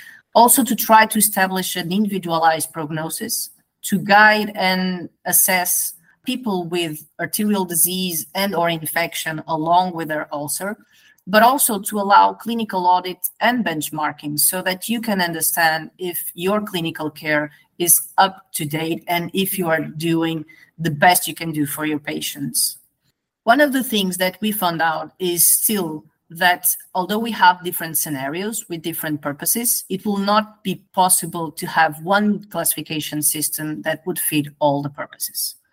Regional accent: Portugal; I am from Portugal.

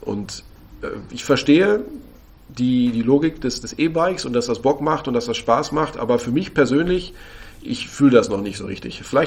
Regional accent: Lünen, North Rhine-Westphalia, Germany; born there; now in Bamberg, Germany; Jetzt wohne ich am Bamberg, aber meine Geburtsstadt ist Lünen, und da bin ich halt so als kleiner Pfropfen so meine Cross-Country-Touren gefahren.

